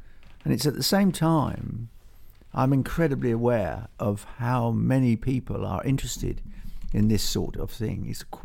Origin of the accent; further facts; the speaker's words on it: Greenock, Scotland, United Kingdom; born there; I was born on the Firth of Clyde, in Greenock, just down from Glasgow.